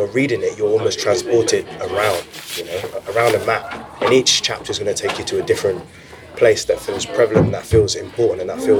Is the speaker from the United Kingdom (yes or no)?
yes; Crystal Palace, London, United Kingdom; I grew up in Crystal Palace, so that was an essay that was informed by both of our experiences.